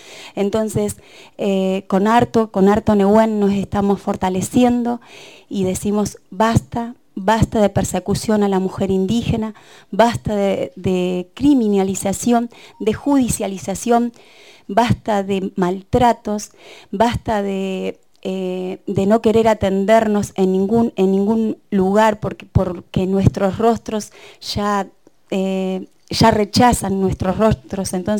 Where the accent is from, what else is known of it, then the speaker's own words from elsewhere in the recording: El Bolsón, Río Negro, Argentina; Vengo del Bolsón, soy Tehuelche Mapuche.